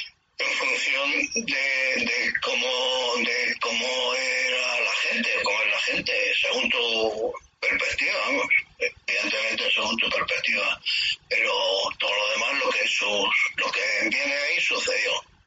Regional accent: Ciudad Real, Castilla-La Mancha, Spain; porque yo soy de Ciudad Real y mi padre me enviaba para pagar la pensión y por el colegio mayor

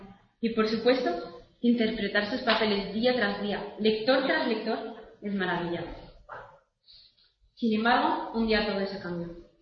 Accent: Basque Country, Spain; Ayer cumplí 15 años y vengo del País Vasco, desde el norte de España.

